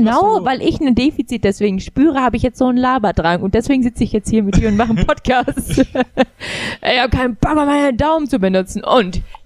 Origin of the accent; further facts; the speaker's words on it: Oldenburg, Lower Saxony, Germany; also born or lived in Berlin; Ich komme nämlich nicht komplett aus Berlin. Ich meine, ich bin da geboren, habe meine ersten Jahre da verbracht, bin dann aber nach Oldenburg gezogen und da bin ich auch hauptsächlich aufgewachsen.